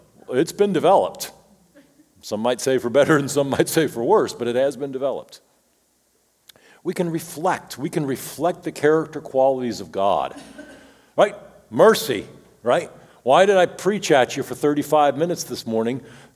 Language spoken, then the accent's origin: English; Richmond, Virginia, United States; growing up in Richmond, Virginia, with a Southern gentleman as a father